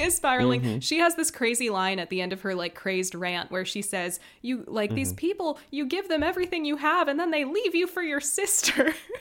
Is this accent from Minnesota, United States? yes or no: yes; Minnesota, United States; I'm a Minnesotan and it's like the one famous Minnesota movie.